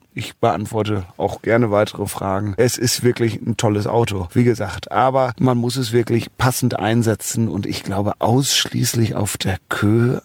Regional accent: Cologne, North Rhine-Westphalia, Germany; Ich als Kölner.

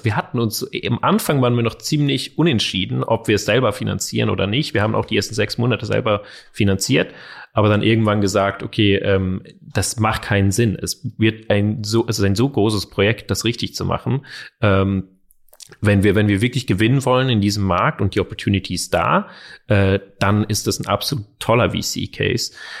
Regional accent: Zurich, Switzerland; Wir sind aufgewachsen in Zürich zusammen

